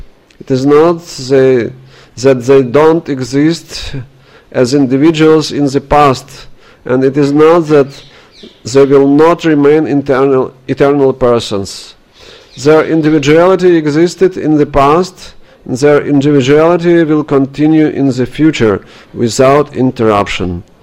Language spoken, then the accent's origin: English; Russia; English is a second language; I am from Russia, and first translation of Bhagavad Gita into Russian was made 200 years ago under the control of Russian Orthodox Church.